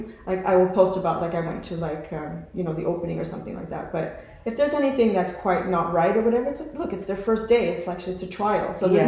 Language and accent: English; Canada; I think as a Canadian, I'm not afraid to bring up things if it's not right.